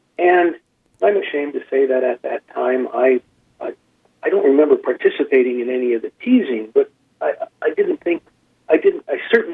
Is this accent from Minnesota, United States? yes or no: yes; Duluth, Minnesota, United States; But by and large, I feel very much a part of the Duluth family. And this is my homage to the place where I was rai